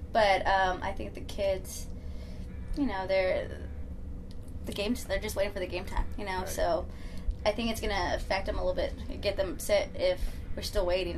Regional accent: El Paso, Texas, United States; I'm from El Paso, so I know how fun it can be.

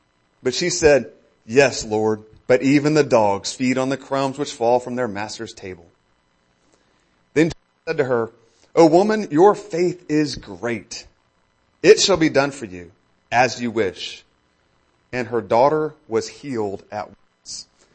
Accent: Tampa, Florida, United States; And I remember when I was a kid growing up, at the church, we grew up in Tampa, Florida. Fletcher Avenue Church of Christ is one of the churches, a number of different churches there, lived 5 minutes from Florida College.

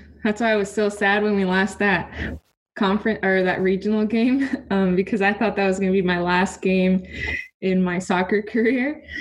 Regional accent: Tijuana, Baja California, Mexico; Growing up in Tijuana and just being involved in soccer in Mexico

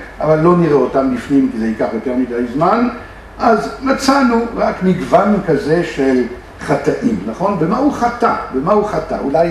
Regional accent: France; now in Israel; אני כצרפתי במקום יודע מה זה יין

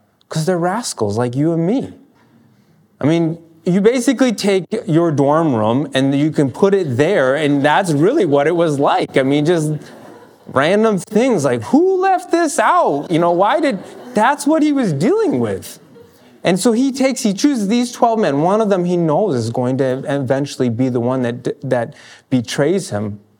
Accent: Maine, United States; I grew up in Maine, so I know what fishermen are like.

